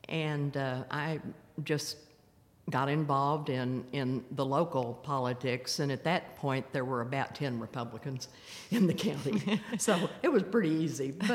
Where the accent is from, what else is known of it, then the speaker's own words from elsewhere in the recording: Houston, Texas, United States; I was born and raised in Houston.